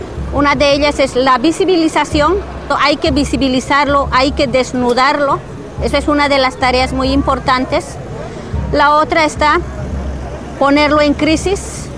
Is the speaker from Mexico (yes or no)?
no; Bolivia; Quisiera presentarme como servidora pública que estoy asumiendo allá en mi país.